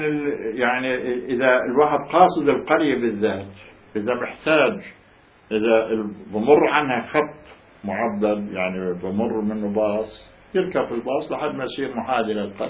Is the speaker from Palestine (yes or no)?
yes; Jaffa, Palestine; moved away; إحنا بعد افتراء طلعنا من يافا يعني